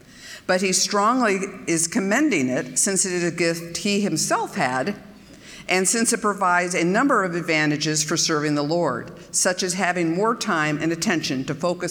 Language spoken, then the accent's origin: English; California, United States; I grew up in California, so we didn't say bless your heart, but you know.